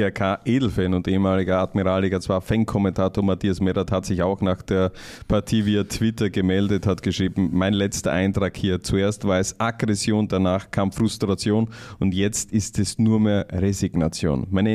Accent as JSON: {"language": "German", "region": "Baden-Württemberg", "country": "Germany", "said": "ich komme aus Baden-Württemberg."}